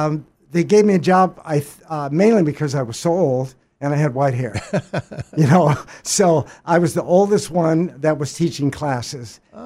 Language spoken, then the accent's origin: English; Galveston, Texas, United States; now in Australia; Galveston Island in Texas. Both of us were.